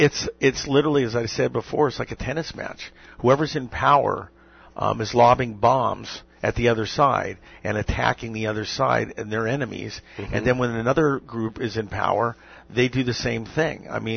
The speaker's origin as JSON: {"language": "English", "country": "United States", "said": "Oh, no. I'm an American."}